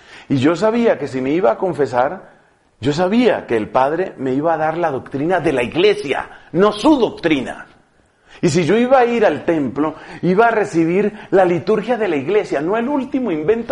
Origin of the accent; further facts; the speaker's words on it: Seville, Andalusia, Spain; Yo soy sevillano y estoy en esa cofradía.